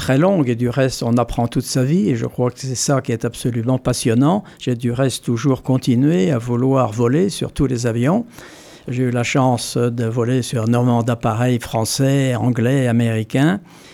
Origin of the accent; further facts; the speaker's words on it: Brittany, France; Je suis breton d'abord